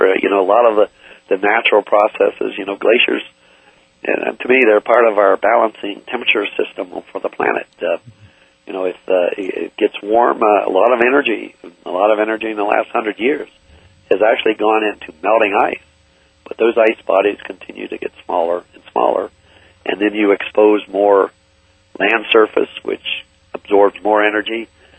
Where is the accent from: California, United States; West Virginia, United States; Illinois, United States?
West Virginia, United States; I grew up in West Virginia, and I heard all the stories of the canaries the miners used to take down